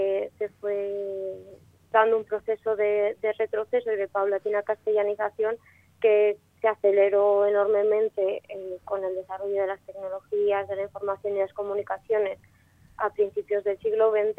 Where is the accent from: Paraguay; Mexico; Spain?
Spain; Aragon; first language Aragonese; desde mi infancia he tenido muchísimo vínculo hacia la lengua aragonesa, que es la que considero como mi primera lengua.